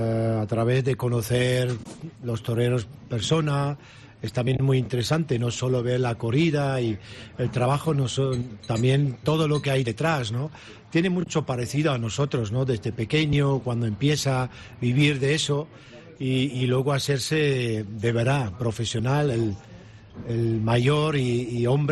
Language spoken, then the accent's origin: Spanish; Germany; Spanish is a second language; Como alemán, pues bueno, hay que verlo de primera vez, de cerca y...